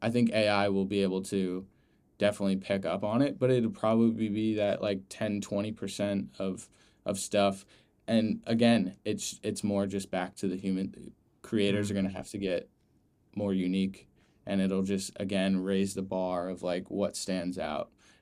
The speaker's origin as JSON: {"language": "English", "town": "Long Island", "region": "New York", "country": "United States", "tie": "born or raised there", "also_born_or_lived": "Charleston", "said": "I grew up in Long Island, and then I went to school in Charleston, which both those places are probably as flat as loose leaf."}